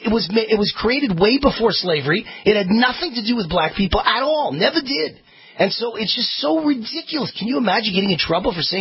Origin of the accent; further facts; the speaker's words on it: New York, United States; but I was raised in New York. I'm the ultimate Yankee.